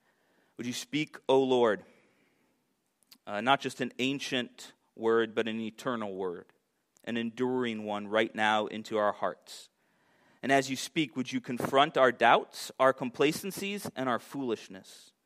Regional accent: United States; now in Scotland, United Kingdom; when we had decided to come to Scotland, again, I was like, you know, Americans, we like to think we're Scottish, even though we're not.

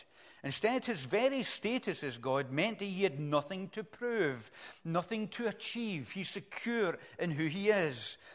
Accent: Springburn, Scotland, United Kingdom; also born or lived in Rutherglen; I was born in Staub Hill Hospital, and I lived in Springburn for a bit. I lived in Rutherglen as well. I've lived all over the place.

